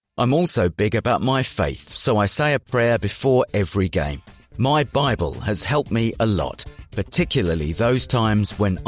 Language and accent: English; London, United Kingdom; I grew up in the Leighton area of East London, and my family background is that my dad is Jamaican and my mum is Malaysian and English.